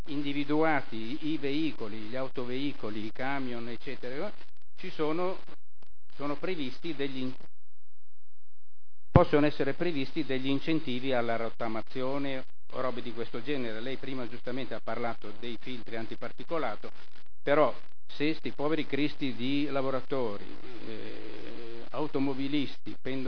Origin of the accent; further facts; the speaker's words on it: Milan, Lombardy, Italy; born there; io sono nato a Milano, sono trasferito, sono nato a Porta Cica, a Ticinese. Sono trasferito prima a Niguarda e poi qui 35 anni fa